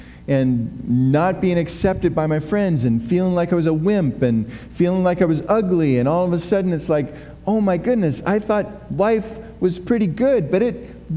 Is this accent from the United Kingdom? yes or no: no; Kirkland, United States; I grew up in Kirkland, where I had lots of room to play, and I would spend hours in the woods and building tree forts, etc.